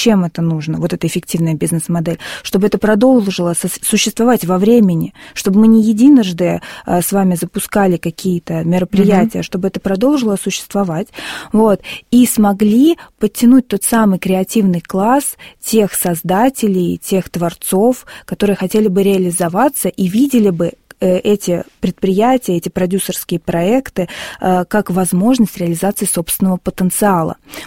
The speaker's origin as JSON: {"language": "Russian", "town": "Magadan", "region": "Magadan Oblast", "country": "Russia", "tie": "born there", "said": "И я родилась в Магадане."}